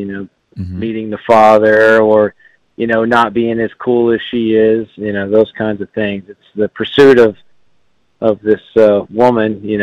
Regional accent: Texas, United States; But basically, we're from Southeast Texas. We're near the Gulf Coast. If you look right on the border of Louisiana and Texas, we're right there.

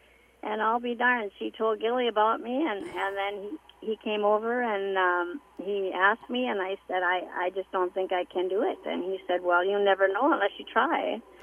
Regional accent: Little Falls, Minnesota, United States; born there; I was born in Little Falls, in Little Falls, Minnesota, and I had my mom and dad … I was a Swede.

